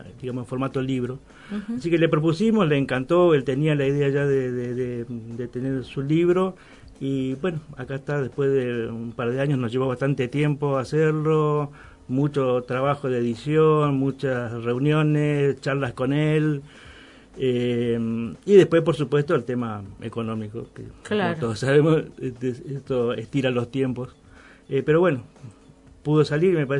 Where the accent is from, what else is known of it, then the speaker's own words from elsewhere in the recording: Chaco, Argentina; Yo soy del Chaco.